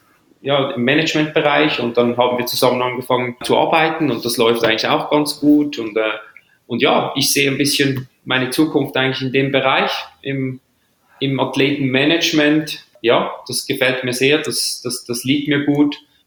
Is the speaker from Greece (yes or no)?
no; Switzerland; ich als Schweizer